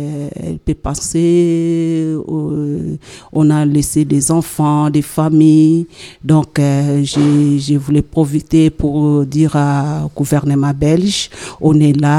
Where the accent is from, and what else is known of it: DR Congo; moved away